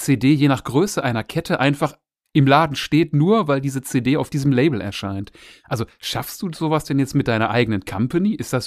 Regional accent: Essen, North Rhine-Westphalia, Germany; Aber ich war am Wochenende wieder mal in Essen, in meiner alten Heimat.

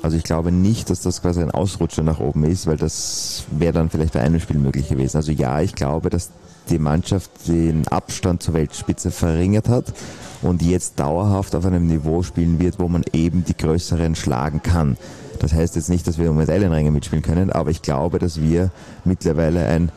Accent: Austria; Ich sage, der Kreislauf zwischen Sport, Wirtschaft, Politik und Medien funktioniert als Österreicher, sage ich, in Deutschland perfekt.

